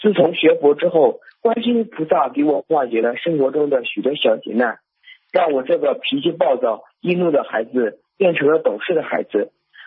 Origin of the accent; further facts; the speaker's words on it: Shandong, China; 我来自山东，今年15岁，是一名马上进入高一的学生。